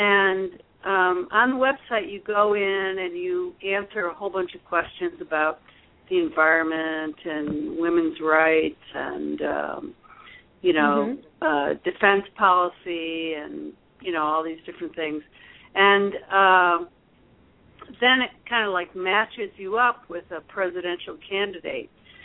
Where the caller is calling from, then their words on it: Trumansburg, New York, United States; Trumansburg, New York.